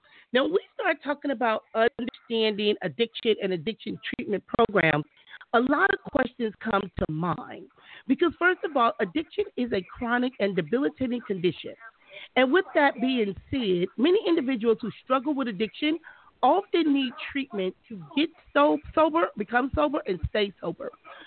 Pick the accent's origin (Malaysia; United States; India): United States; Compton, California; And I had a strong dislike just growing up in Compton and seeing the things that I saw.